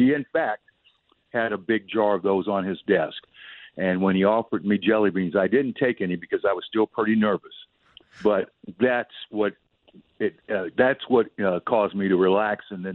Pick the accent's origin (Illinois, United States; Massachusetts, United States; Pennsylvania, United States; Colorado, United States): Colorado, United States; Denver; I was growing up in Denver, Colorado. I was a junior in high school